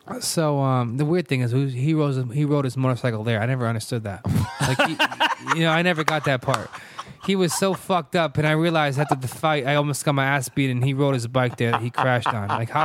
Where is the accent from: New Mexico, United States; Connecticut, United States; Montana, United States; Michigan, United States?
Connecticut, United States; Manchester; Manchester, I'm from Manchester.